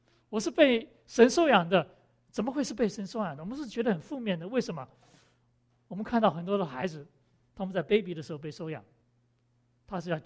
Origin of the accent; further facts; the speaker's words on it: China; 我们中国人很喜欢求福，尤其是在过年啊。